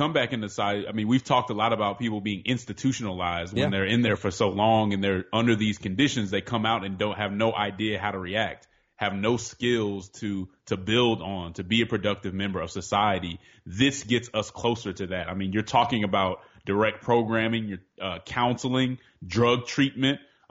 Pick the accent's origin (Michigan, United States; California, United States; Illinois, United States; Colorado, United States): Colorado, United States; Denver; Well, I'm originally from Denver, Colorado. I was raised in the church.